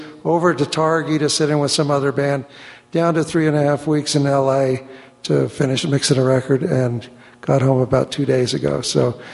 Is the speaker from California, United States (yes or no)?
yes; Ventura, California, United States; I grew up in Ventura, California. There is not as much wind, but when it was, for me, that was something magical.